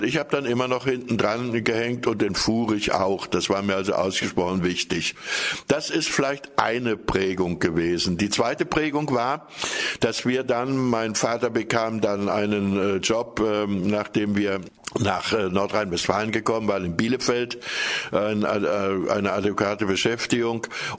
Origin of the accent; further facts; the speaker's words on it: Reichenbach, Lower Silesian Voivodeship, Poland; ich stamme aus Schlesien, aus Reichenbach.